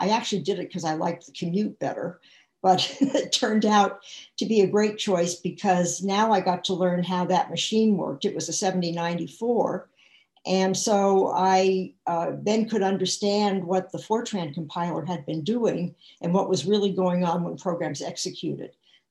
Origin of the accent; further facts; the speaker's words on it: San Francisco, California, United States; I grew up in San Francisco. I went to Berkeley.